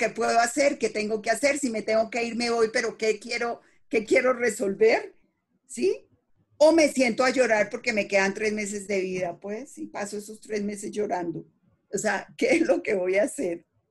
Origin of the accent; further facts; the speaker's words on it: Colombia; now in Puerto Rico; ¿Vivirías en Colombia otra vez? Jamás. O sea, amo mi país, pero no viviría allá. Por ahora, Puerto Rico es mi tierra. Dejé mi casa, mi árbol de mango que amaba, mi gente, mis boricuas, o sea, todo.